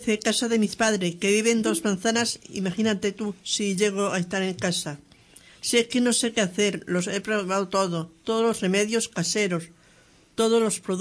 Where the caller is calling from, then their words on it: Ponferrada, Castile and León, Spain; de Esperada.